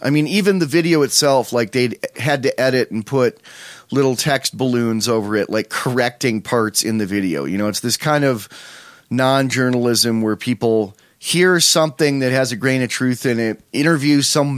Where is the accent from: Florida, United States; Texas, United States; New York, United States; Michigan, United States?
New York, United States; moved away as an adult; I grew up in New York State, got out like a day after my, 3 days after my 18th birthday.